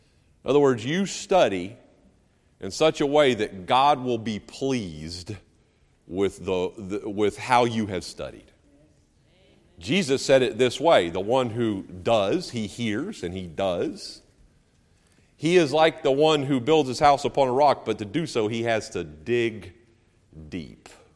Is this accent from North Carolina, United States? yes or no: yes; North Carolina, United States; moved away; I didn't appreciate growing up in North Carolina, and I didn't grow up on the coast, but you know, I grew up in the southeast